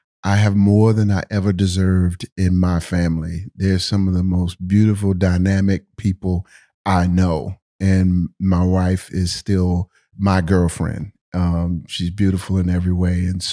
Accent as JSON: {"language": "English", "town": "Sarasota", "region": "Florida", "country": "United States", "tie": "born or raised there", "said": "Born and raised in Sarasota, Florida, just 2 hours south of here, rated some of the best beaches in the world."}